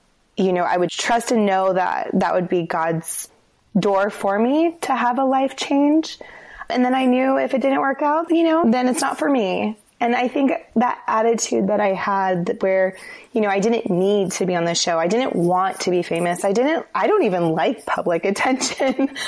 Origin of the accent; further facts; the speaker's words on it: Denver, Colorado, United States; moved away as an adult; I grew up in Denver. I have a passion. I always had a passion for fashion design. And so I left right after high school to go to California to pursue that dream.